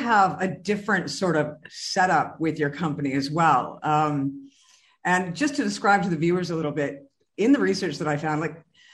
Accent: Terrace, British Columbia, Canada; I grew up in Terrace, British Columbia, Canada. And, you know, everybody fished. It was rivers, it was lakes.

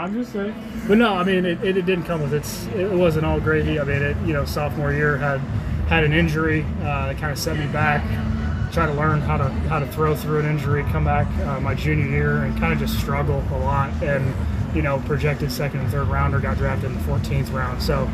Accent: San Angelo, Texas, United States; San Angelo, Texas, baby.

